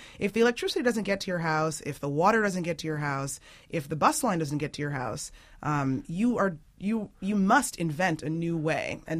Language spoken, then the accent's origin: English; Nigeria; as someone who has spent a lot of time in West Africa as a Nigerian